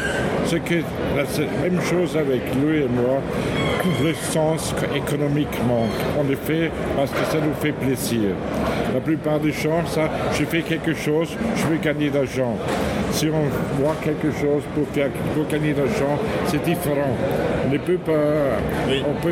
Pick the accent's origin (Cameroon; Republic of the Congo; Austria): Austria; Vienna; French is a second language; Oui, je viens de l'Autriche, de Vienne.